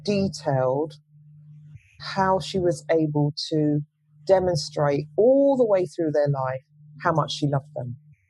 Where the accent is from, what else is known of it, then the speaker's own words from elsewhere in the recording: London, United Kingdom; you know, I grew up in South London.